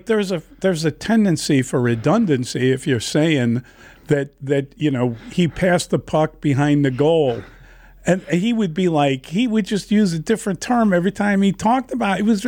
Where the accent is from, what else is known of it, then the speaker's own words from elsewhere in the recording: Ireland; my complexion is kind of pink as an Irishman.